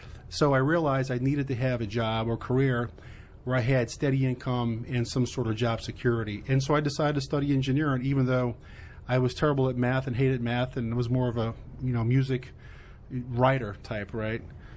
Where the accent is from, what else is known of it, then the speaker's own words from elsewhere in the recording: New Orleans, Louisiana, United States; It was almost like a Mark Twain existence. I lived about a block from the Mississippi River. Rode my bike everywhere, across the ferry into the French Quarter.